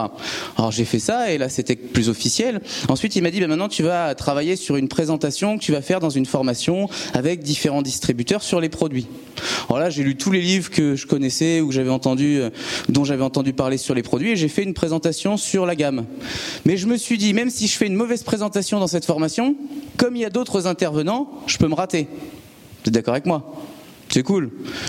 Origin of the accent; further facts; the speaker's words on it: Trappes, Île-de-France, France; born there; dans les Les Yvelines, je suis né à Trappes